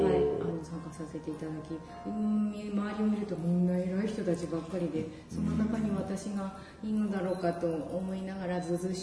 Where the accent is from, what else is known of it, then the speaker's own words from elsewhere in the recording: Nagasaki, Japan; 私の生まれ育ったところ の, あの平和教育っていうところで